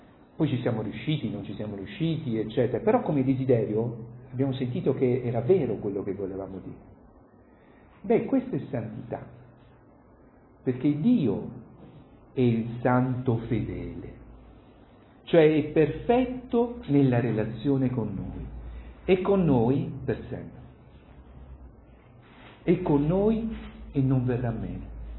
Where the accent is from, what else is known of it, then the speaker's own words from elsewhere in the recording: Grottaglie, Apulia, Italy; grottagliese, del mio paese, che si chiama Grottaglie